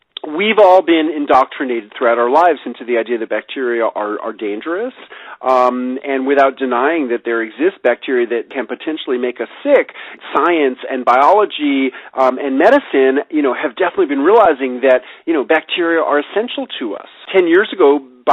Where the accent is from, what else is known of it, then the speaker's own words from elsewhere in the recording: New York City, New York, United States; As a kid growing up in New York City, I loved sour pickles